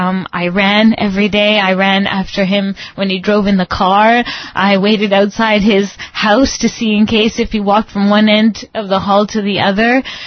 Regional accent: Canada; I'm from Canada.

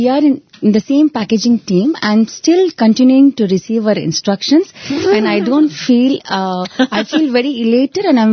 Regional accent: Toronto, Ontario, Canada; from Toronto, Canada.

